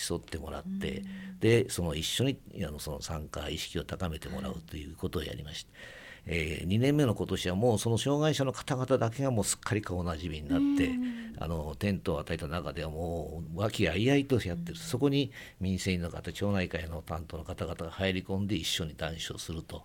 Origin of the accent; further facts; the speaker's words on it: Kugenuma, Kanagawa, Japan; もう生まれは違いますけど、育ちは全部鵠沼ですね。